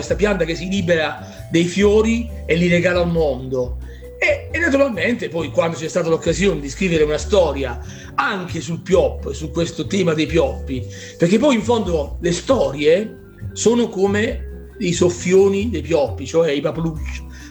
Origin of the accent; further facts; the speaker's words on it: Apennines, Italy; nel mio dialetto i soffioni dei pioppi sono i papluche. Allora mi sono trovato a vivere un'esperienza che non avevo mai visto, perché da noi sull'Appennino qualche pioppo c'è, però non è questa, non fa lo stesso effetto.